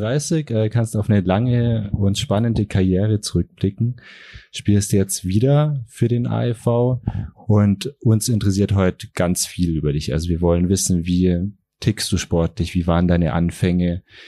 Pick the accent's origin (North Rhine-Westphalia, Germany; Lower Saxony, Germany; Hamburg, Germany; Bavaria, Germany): Bavaria, Germany; Ich komme selber aus dem Allgäu